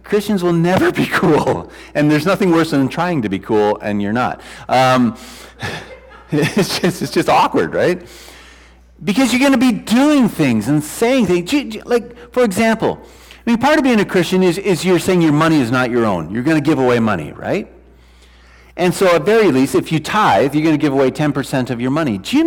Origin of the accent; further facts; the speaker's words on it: China; now in Vancouver, Canada; The first time, when I moved to Vancouver, I came from China and I came to Vancouver.